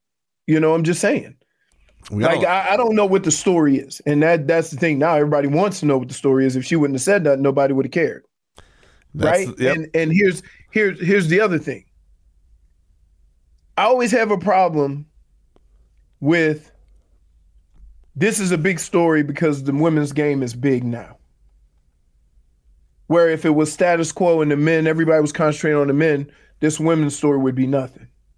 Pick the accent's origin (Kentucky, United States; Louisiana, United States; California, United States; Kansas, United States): Louisiana, United States; New Orleans; I'm from New Orleans. You can't break me.